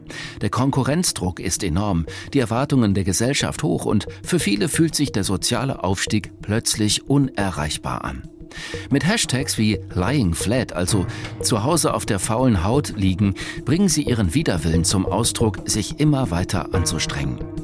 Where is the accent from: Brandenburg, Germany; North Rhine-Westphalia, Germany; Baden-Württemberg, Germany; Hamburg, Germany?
Hamburg, Germany; Wir kommen ja hier aus Hamburg, Norddeutsch